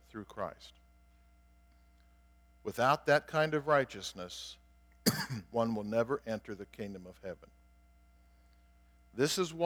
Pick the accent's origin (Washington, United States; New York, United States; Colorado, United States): Colorado, United States; I think of growing up in Colorado and seeing the giant feedlots with cattle out there